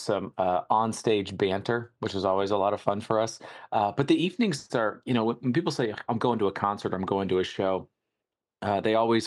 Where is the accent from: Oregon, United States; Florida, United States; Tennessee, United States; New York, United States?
Tennessee, United States; Nashville; So Blake's from California, I'm from Nashville, and so we kind of met in, I guess, the middle.